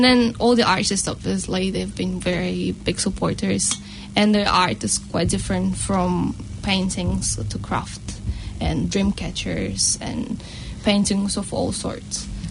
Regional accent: Almaty, Kazakhstan; I grew up in Kazakhstan, and I'm from Almaty

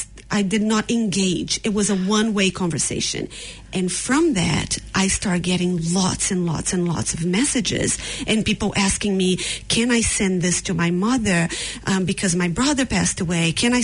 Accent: Brazil; I'm originally from Brazil, so I'm really far away from all my family.

